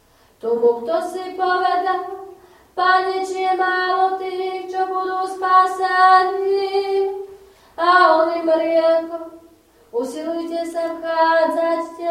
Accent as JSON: {"language": "Slovak", "region": "eastern Slovakia", "country": "Slovakia", "said": "pochádzam, som východniarka, rodina z východu, najvýchodnejší východ."}